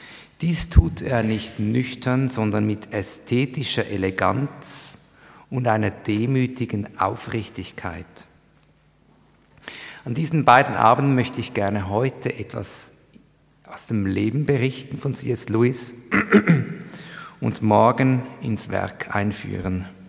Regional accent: Zurich, Switzerland; Ich saß an der Limmat, dem Fluss meiner Heimatstadt.

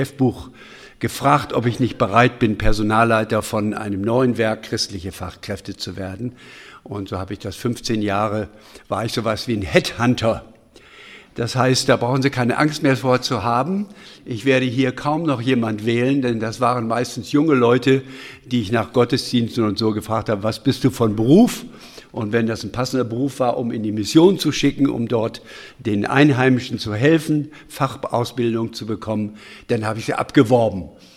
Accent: Aurich, Lower Saxony, Germany; also born or lived in Hannover / England; als Nordlicht, eigentlich stammend aus Hannover, aber evakuiert und groß geworden in Aurich, Ostfriesland

